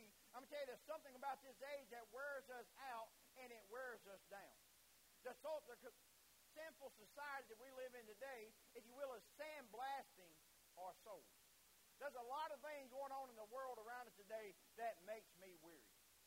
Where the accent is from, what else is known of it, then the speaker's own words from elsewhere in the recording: United States; As an American, we don't say that, do we?